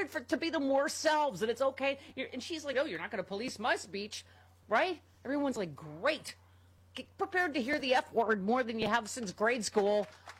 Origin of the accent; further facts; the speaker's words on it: Lockport, New York, United States; My hometown up the transit from Cheektowaga, Lackawanna, and Tanawanda.